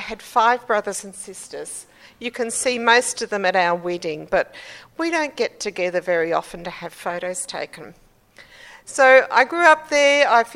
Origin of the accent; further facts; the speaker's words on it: Chinchilla, Queensland, Australia; born there; I was born in the Darling Downs in a little town called Chinchilla.